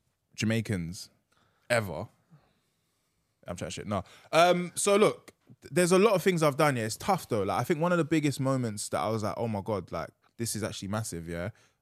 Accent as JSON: {"language": "English", "town": "Peckham", "region": "London", "country": "United Kingdom", "said": "Yes, I am. But what area in London am I from?"}